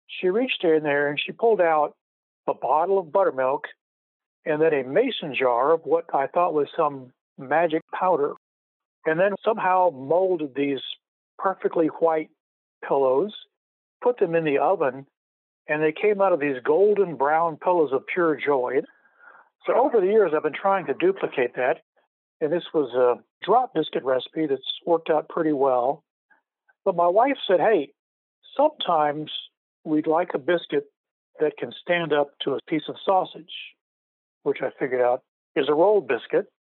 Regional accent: Louisiana, United States; now in Land O'Lakes, United States; I grew up in Louisiana as a city kid, and when I was a teenager, I had the opportunity of dating a country girl who lived on the opposite side of the parish.

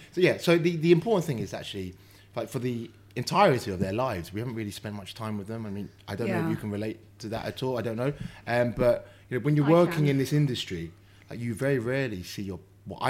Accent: London, United Kingdom; I grew up in London.

